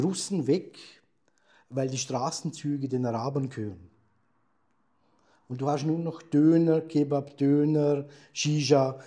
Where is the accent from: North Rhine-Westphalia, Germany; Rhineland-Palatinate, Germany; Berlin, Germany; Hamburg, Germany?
Berlin, Germany; Berlin hat sich in 20 Jahren wirklich so verändert, dass du eigentlich Berlin auch als Berliner nicht mehr kennst.